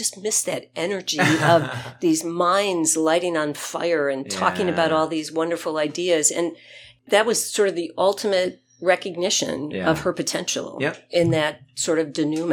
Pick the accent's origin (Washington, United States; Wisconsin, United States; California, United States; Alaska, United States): Wisconsin, United States; Growing up in Wisconsin, there were definitely seasons to beer.